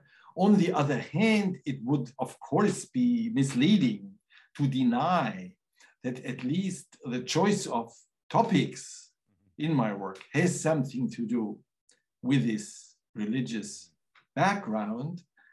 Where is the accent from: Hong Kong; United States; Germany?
Germany; Munich, Bavaria; born there; English is a second language; I was born in Munich, in Bavaria, southern Germany, in 1948. I come from a rather poor, non-academic background. And what is also worth mentioning is that I come from a deeply Catholic